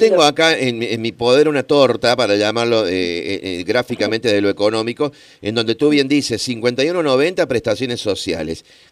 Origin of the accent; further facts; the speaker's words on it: Córdoba, Argentina; Pienso como cordobés